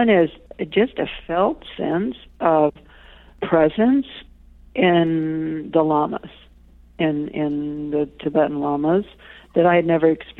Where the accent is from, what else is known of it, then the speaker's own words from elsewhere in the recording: New England, United States; I was raised in New England